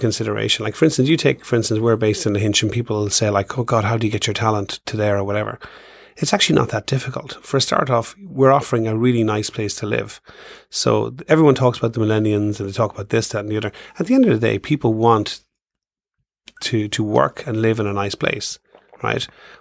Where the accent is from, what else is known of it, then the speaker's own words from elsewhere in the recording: Ireland; it was alien to me as an Irish person